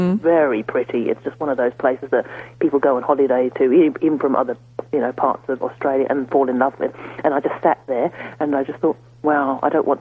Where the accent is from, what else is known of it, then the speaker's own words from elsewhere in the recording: London, United Kingdom; born there; I was born in London in the UK